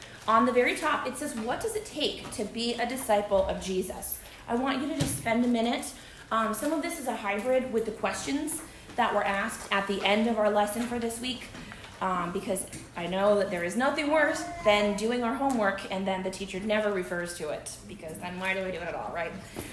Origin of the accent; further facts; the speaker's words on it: East Coast, United States; and I am from the East Coast originally, so all my family's in Rhode Island and now Memphis and back there.